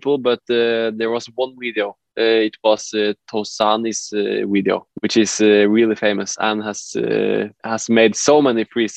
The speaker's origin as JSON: {"language": "English", "town": "Trondheim", "region": "Trøndelag", "country": "Norway", "said": "I am 23 years old. I come from Trondheim in Norway."}